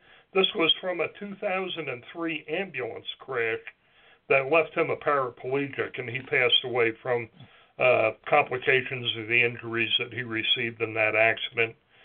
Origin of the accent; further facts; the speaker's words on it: New Jersey, United States; When I was coming up through my hometown fire department in New Jersey